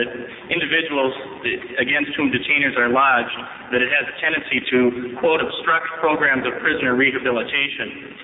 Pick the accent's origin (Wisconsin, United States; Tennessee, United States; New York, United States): Wisconsin, United States; Superior; I am an attorney from Superior, Wisconsin